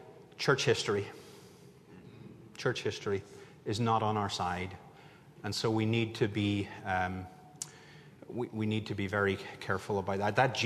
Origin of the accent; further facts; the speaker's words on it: United Kingdom; now in United States; I used to be British. I'm now American. I still have a British passport.